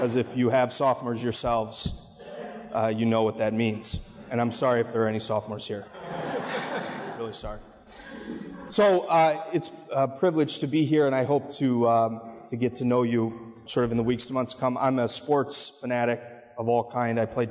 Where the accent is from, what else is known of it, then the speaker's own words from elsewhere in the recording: Marblehead, Ohio, United States; I'm from Marblehead, Ohio. Many people think people only vacation there, but I actually lived there. I grew up there, and I'm the oldest of five. I went to Sandusky St. Mary's for high school.